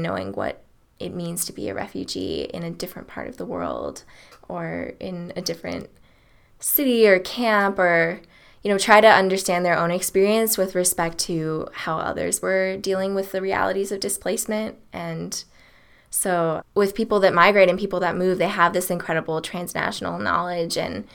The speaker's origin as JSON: {"language": "English", "town": "Seattle", "region": "Washington", "country": "United States", "tie": "born or raised there", "said": "So growing up in Seattle, I was in a community that was pretty diverse."}